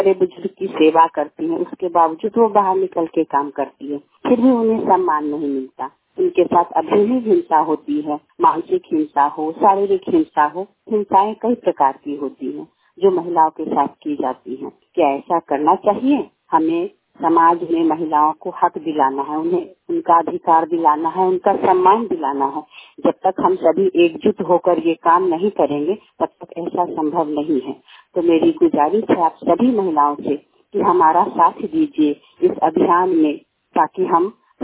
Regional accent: Bihar, India; मैं वैशाली जिले की रहने वाली हूँ।

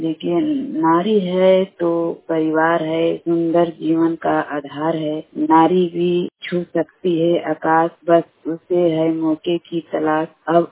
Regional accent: Dilaon, Bihar, India; ग्राम दिलाओं जिला कैमूर रोहमा का निवासी हूँ।

